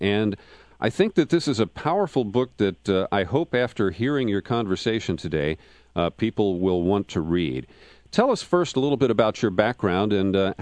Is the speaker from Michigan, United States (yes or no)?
no; Cincinnati, Ohio, United States; Yeah, I grew up in Cincinnati, so I know Oxford, Ohio.